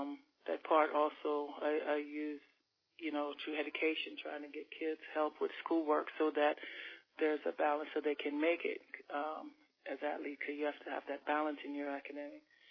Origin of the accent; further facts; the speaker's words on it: Jamaica; I thought, you know, I was from Jamaica.